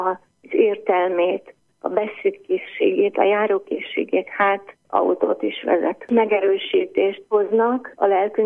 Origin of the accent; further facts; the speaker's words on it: Alsónémedi, Pest, Hungary; Ismerjük egymást, egymástól nem messze lakunk, itt nőttünk fel mindnyájan Alsónémediben